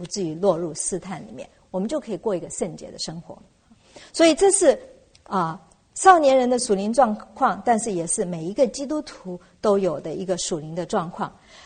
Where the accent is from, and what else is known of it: China